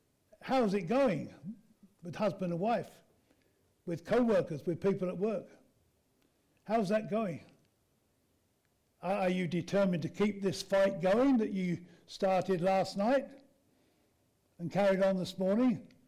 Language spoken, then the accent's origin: English; United Kingdom; I'm British. Don't touch me.